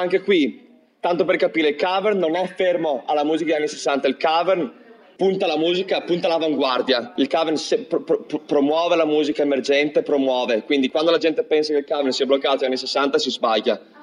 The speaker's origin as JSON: {"language": "Italian", "town": "Treviso", "region": "Veneto", "country": "Italy", "moved": "as an adult", "lives_now": "Liverpool, United Kingdom", "said": "prima che mi trasferissi a Liverpool, io sono qua ormai da quasi 7 anni che sono qui, e vengo da Treviso."}